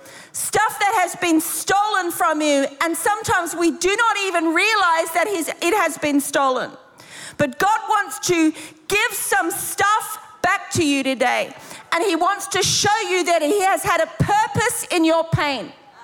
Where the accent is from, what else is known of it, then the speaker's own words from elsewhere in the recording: Brisbane, Queensland, Australia; moved away; I'm from Sheffield, England, but I'm not. I'm actually from Brisbane.